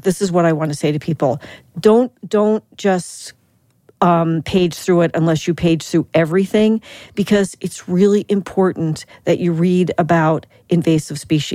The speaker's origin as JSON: {"language": "English", "region": "New Jersey", "country": "United States", "tie": "born or raised there", "said": "And I grew up on the Raritan Creek."}